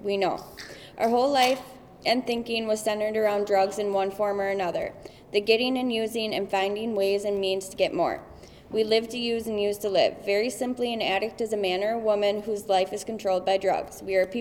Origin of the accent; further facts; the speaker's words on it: Rockford, Illinois, United States; I'm from Illinois, from Rockford, Illinois.